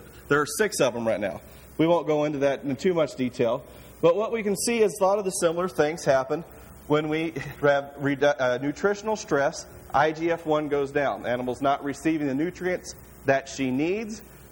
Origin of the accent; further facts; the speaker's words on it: Missouri, United States; and I grew up in Missouri, and we had tendency to have some cheap corn growing up and ample pastures